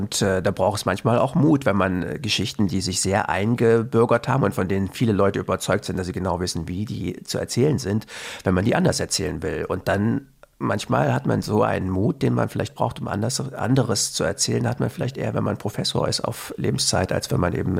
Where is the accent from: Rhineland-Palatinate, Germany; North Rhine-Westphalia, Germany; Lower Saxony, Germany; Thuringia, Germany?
Thuringia, Germany; Weimar; Ja, ich bin tatsächlich aufgewachsen in Weimar